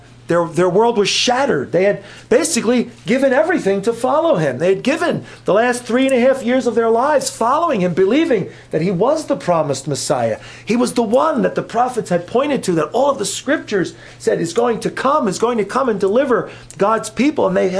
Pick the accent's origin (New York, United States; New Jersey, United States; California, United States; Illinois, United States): New Jersey, United States; I'm sorry, I'm from New Jersey, and we have a tendency to do that.